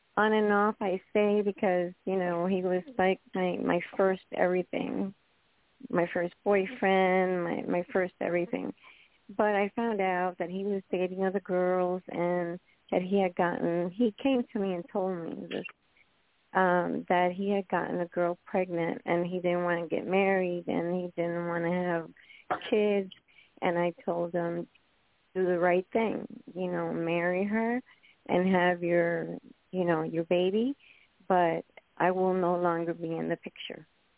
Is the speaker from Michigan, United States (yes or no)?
no; New York City, New York, United States; I was born from Cuban parents. They came in to the United States, actually in New York City, in 1953. So I was born and raised in Manhattan.